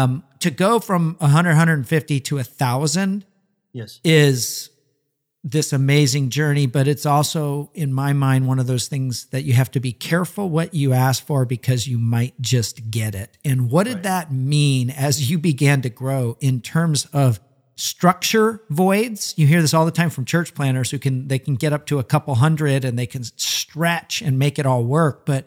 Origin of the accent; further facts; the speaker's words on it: Colorado Springs, Colorado, United States; So I'm from Colorado Springs. I don't know if our listeners actually know that. Grew up there, have family there.